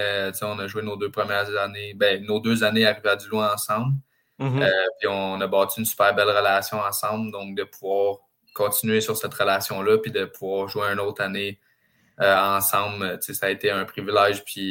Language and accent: French; Drummondville, Quebec, Canada; Je viens de Drummondville, j'avais pas fait l'équipe à Magog.